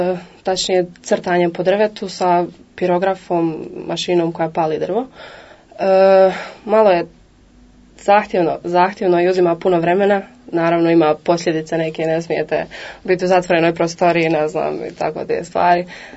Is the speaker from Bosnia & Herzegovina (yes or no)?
yes; Vareš, Federation of Bosnia and Herzegovina, Bosnia & Herzegovina; Živim na selu, to jest iz Vareša sam na selu Strici. Tu sam cijeli život.